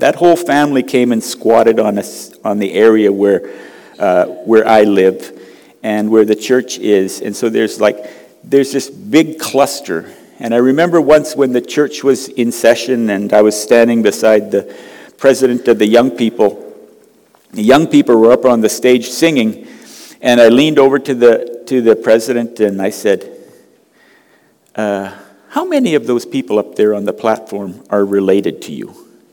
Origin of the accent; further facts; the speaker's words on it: Cambodia; I grew up in Southeast Asia. My parents went there when I was 3, so Cambodia really is like where I'm from.